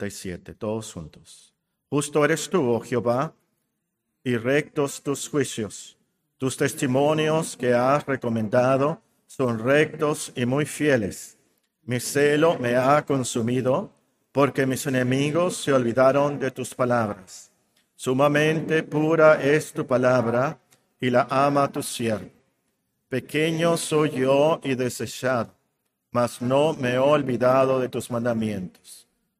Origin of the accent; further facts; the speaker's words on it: Mexico; nosotros como mexicanos.